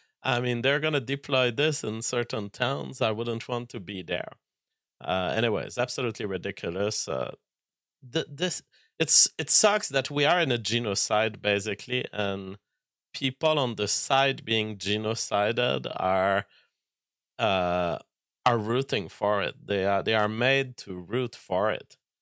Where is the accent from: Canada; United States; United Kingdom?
Canada; it's still a too southern for me as a Canadian.